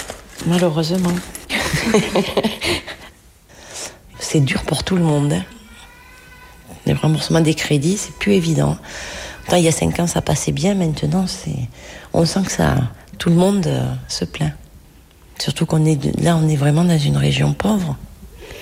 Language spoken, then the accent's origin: French; Sumène, Occitanie, France; born there; je suis née à Sumène, j'ai 45 ans